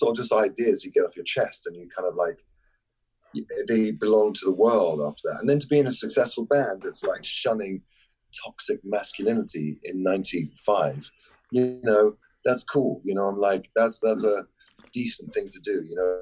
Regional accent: London, United Kingdom; where I grew up in, I grew up in North London and was very, very homophobic.

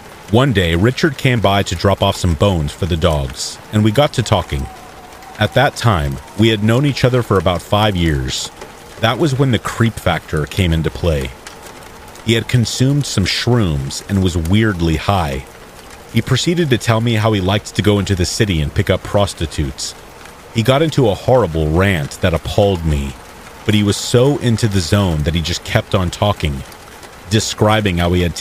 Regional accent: Germany; English is a second language; moved away as an adult; now in Texas, United States; I moved from Germany to a small town in Texas with a population of 17,000.

